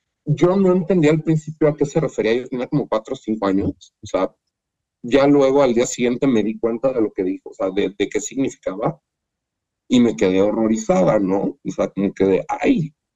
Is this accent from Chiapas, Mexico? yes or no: yes; Chiapas, Mexico; Yo soy chiapaneca.